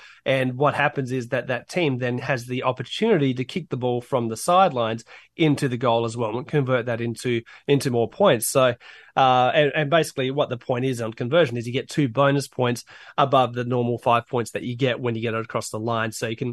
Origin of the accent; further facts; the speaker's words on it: Australia; as an Australian, I hate to say it